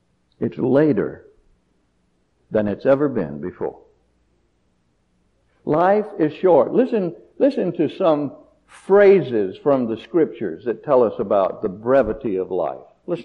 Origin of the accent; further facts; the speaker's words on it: Mississippi, United States; I'm from Mississippi.